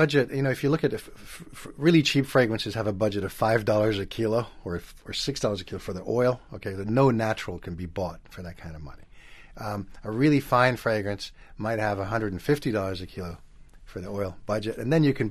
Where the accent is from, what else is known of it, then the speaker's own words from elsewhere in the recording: France; first language French; English is a second language; I was brought up in France. French is my mother tongue. I speak Italian with a weird accent. And for some reason, I speak American.